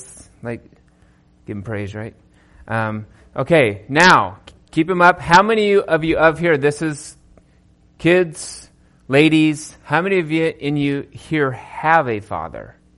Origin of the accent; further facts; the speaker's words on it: Aurora, Nebraska, United States; I grew up in Aurora. So most of you are familiar where that is, obviously. And both of my brothers are still in Nebraska.